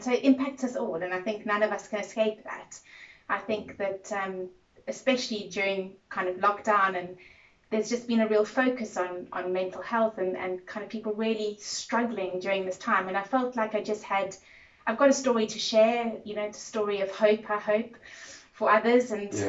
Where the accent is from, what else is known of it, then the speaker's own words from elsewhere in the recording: Cape Town, Western Cape, South Africa; I obviously come from South Africa, I come from Cape Town